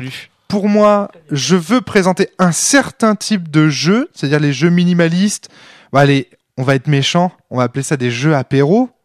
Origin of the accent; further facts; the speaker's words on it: Brittany, France; Non, mais nous, ça nous parle, bordel. On est des Bretons, merde.